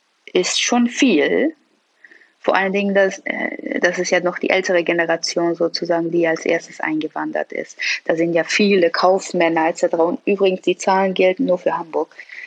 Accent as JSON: {"language": "German", "country": "Iran", "said": "also ich glaube, dieses sehr interessiert sein ist eine sehr, sehr gute Eigenschaft der Iraner"}